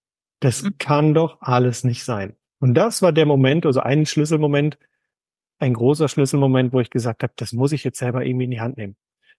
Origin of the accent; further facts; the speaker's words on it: Hagen, North Rhine-Westphalia, Germany; born there; moved away as an adult; ich bin gebürtig aus NRW Hagen, bin ich an Bodensee gezogen